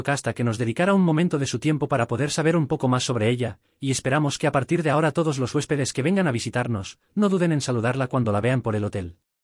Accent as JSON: {"language": "Spanish", "country": "Dominican Republic", "said": "soy de República Dominicana y vivo en Higüey."}